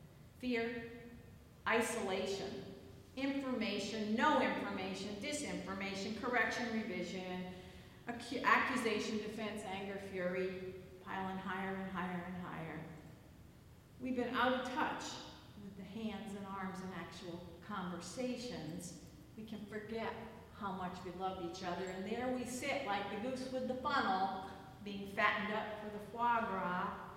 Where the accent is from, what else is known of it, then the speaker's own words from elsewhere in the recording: Connecticut, United States; I'm originally from Connecticut.